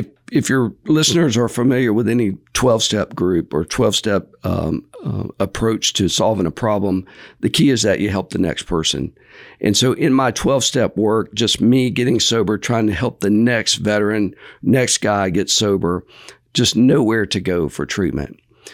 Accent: Mobile, Alabama, United States; So I grew up in Mobile, Alabama, born and raised here.

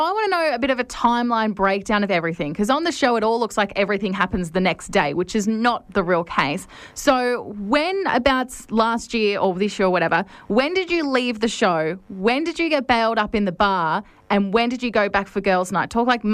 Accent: Canberra, Australian Capital Territory, Australia; I'm from Canberra as well originally

